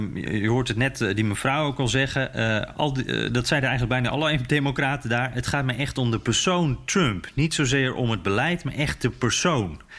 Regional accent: Netherlands; En daardoor voor ons als Nederlanders ziet het er heel nep uit.

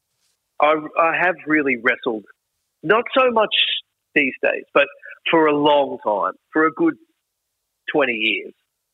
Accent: Frenchtown, New Jersey, United States; also born or lived in New York City; I grew up in spent the first 10 years of my life in a place called Frenchtown, New Jersey. You know, I was born in New York City

